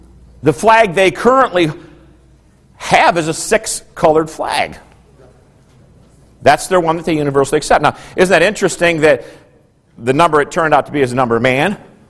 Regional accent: United States; I'm still excited that I'm an American.

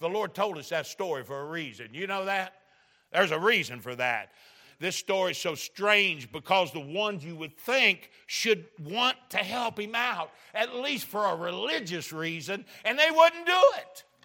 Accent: Kentucky, United States; My family are all hillbillies. We're from Kentucky.

